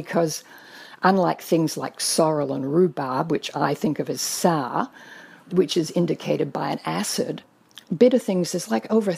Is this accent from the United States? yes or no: no; Australia; I grew up in Australia.